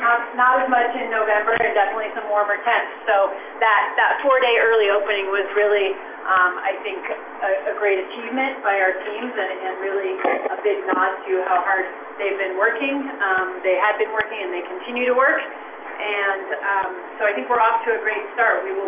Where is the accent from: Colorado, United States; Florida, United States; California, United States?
Colorado, United States; Boulder; moved away as an adult; I was raised in Boulder, Colorado. I grew up in Boulder and learned to ski at Eldora. And so spent a lot of time in Colorado, obviously, growing up, and some college time as well. And left in 2000, and like I said, was gone for about 19 years.